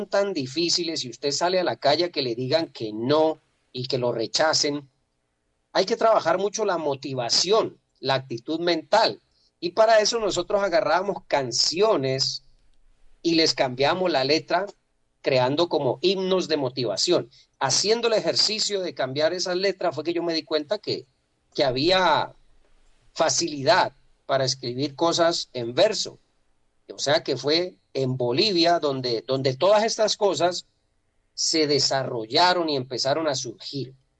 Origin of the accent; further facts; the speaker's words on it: Cali, Valle del Cauca, Colombia; Eso fue un cambio brutal para mí como caleño. Pasar de un clima caliente a una altura pues casi que al nivel del mar.